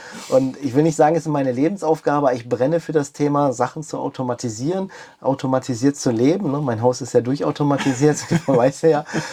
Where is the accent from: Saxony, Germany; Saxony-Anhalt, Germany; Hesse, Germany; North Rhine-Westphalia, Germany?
North Rhine-Westphalia, Germany; ich komme aus dem Port, ne? Ich habe ja noch ein Haus in Castrop-Rauxel.